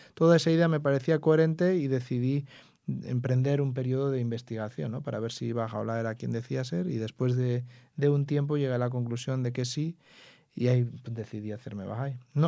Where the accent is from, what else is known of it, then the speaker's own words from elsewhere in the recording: San Sebastián, Basque Country, Spain; Pues yo soy de San Sebastián, del País Vasco, y en el 1999, mientras estaba estudiando en la universidad, yo estudiaba en Vitoria.